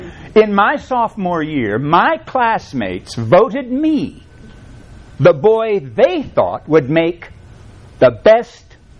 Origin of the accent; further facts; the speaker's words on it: Dunlap, Kentucky, United States; I was raised in Pike County, Kentucky, as far east as you can go before you hit Virginia.